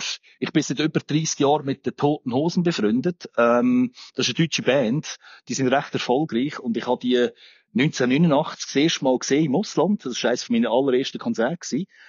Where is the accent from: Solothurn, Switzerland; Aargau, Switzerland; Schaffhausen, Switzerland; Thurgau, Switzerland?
Solothurn, Switzerland; Olten; ich bin ursprünglich aus Olten.